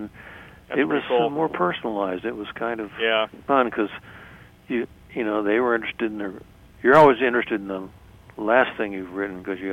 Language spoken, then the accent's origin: English; Oklahoma City, Oklahoma, United States; And we grew up together in Oklahoma City.